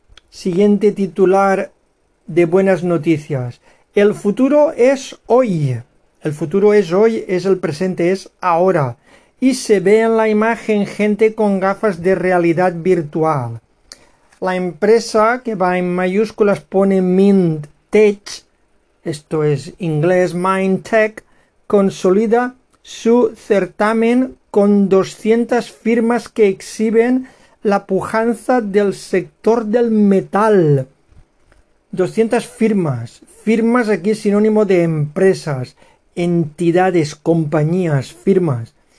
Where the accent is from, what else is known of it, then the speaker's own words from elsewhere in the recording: Valencian Community, Spain; Y hay que tirar para la tierra, porque sabéis que yo soy valenciano.